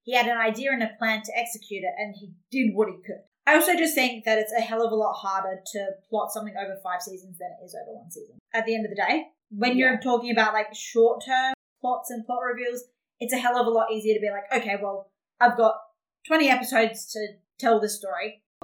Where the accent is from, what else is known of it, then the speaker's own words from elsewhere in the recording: Australia; I'm Australian